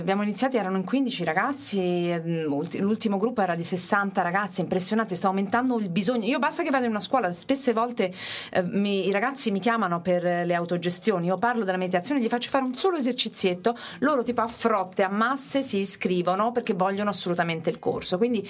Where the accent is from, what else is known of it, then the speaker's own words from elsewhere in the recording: Rome, Lazio, Italy; io ho voluto portarlo nelle scuole pubbliche di Roma, sono romana.